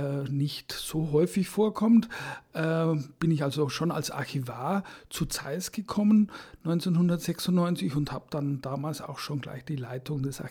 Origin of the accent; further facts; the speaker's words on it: Bavaria, Germany; now in Berlin, Germany; Wie man meiner Sprache schon entnimmt, stamme ich aus dem Süden, aus Bayern. Ich habe dann Geschichte studiert in München und bin später nach Berlin, damals in den 80er Jahren nach West-Berlin gewechselt